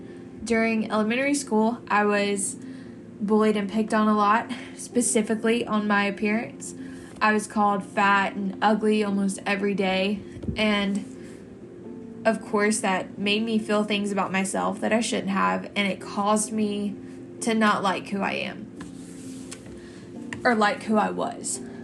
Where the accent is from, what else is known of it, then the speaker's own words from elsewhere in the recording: Lincolnton, Georgia, United States; I'm from Lincolnton, Georgia, but I am currently a student at the University of Georgia in Athens.